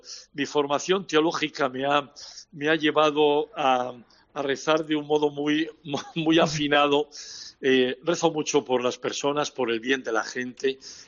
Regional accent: Asturias, Spain; Entonces me tira todo el fútbol de mi tierra, porque insisto, tengo el defecto de que soy muy asturiano.

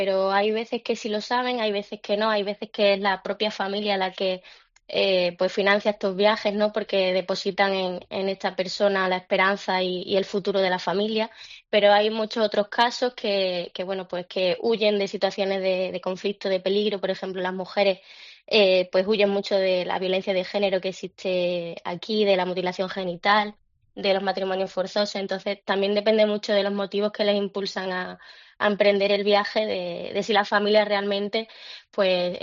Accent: Extremadura, Spain; now in Senegal; Bueno, tengo que decir que soy extremeña, ¿eh?

